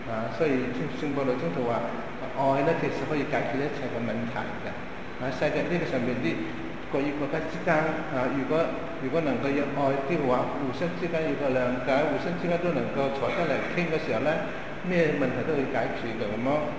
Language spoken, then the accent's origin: Cantonese; Hong Kong; 我哋香港人真係唔錯